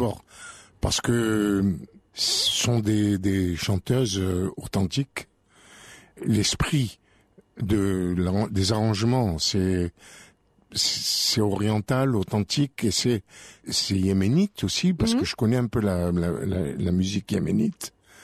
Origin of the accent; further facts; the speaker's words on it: Algeria; now in France; Mais je suis arrivé déjà en France, le climat n'était pas du tout le même que chez nous, en Algérie.